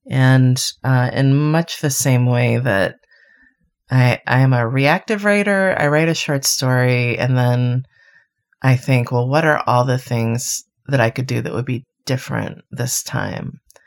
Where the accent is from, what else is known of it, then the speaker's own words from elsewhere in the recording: Miami, Florida, United States; I grew up in Miami.